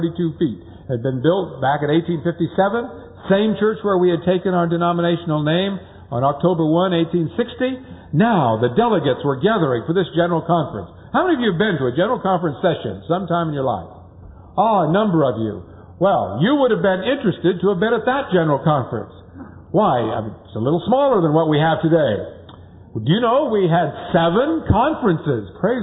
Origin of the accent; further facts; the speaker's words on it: California, United States; born there; I was born in California, so I can say that. We liberal Californians, we introduced pump organ into the church service.